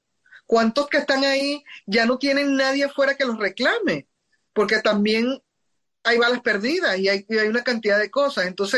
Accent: Venezuela; porque eso somos nosotros los venezolanos en diciembre

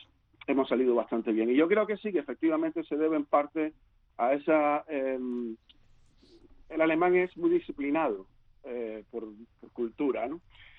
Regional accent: Havana, Cuba; Yo soy de La Habana, sí.

